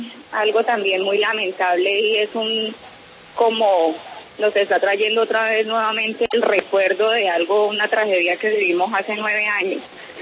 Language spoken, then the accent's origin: Spanish; Tuluá, Valle del Cauca, Colombia; Yo soy de Tuluá